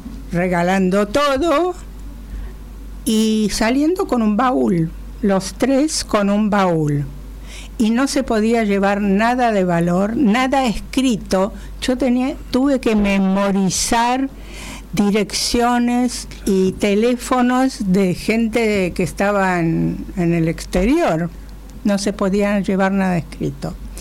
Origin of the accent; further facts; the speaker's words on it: Romania; moved away; also born or lived in Italy; yo la primera vez que conocí París fue cuando salí con mis padres de Rumania, en ese exilio que era un viaje para siempre, y entonces nos fuimos en tren de Bucarest a París.